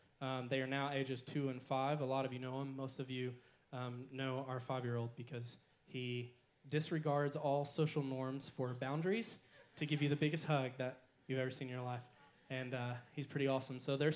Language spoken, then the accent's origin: English; Van Buren, Arkansas, United States; I am the associate worship pastor here. I am from Van Buren, Arkansas.